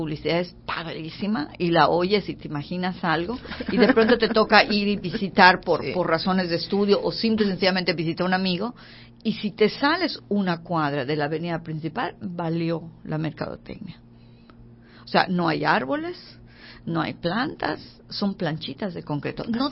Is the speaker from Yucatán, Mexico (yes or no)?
yes; Yucatán, Mexico; los que somos yucatecos, pues estamos acostumbrados al calor